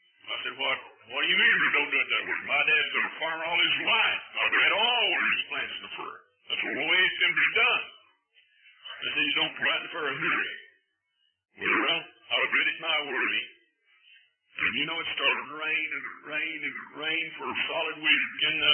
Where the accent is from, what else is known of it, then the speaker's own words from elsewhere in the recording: Oklahoma, United States; I grew up on a farm. And my father, I grew up in Western Oklahoma.